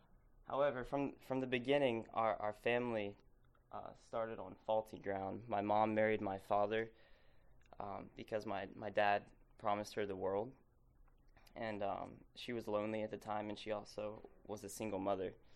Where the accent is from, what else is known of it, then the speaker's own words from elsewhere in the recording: Arkansas, United States; also born or lived in South Carolina; So, I'm from Arkansas. I was born in South Carolina, but I'm from Arkansas, like Chuck said.